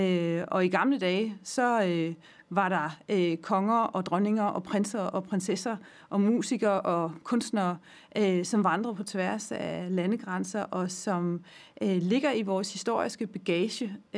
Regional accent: Region of Southern Denmark, Denmark; moved away as an adult; now in Copenhagen, Denmark; Jeg er 50. Jeg kommer fra Fyn oprindeligt, men jeg har boet i København siden 2004.

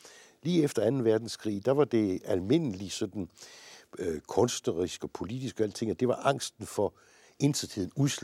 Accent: Region of Southern Denmark, Denmark; born there; Jeg er født i Sønderjylland, ja.

